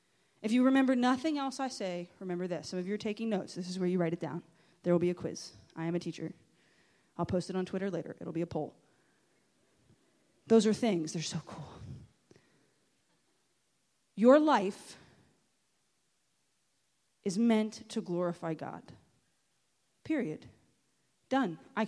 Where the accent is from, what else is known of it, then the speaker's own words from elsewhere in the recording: the South, United States; I'm from the South, so it's like we're making gumbo.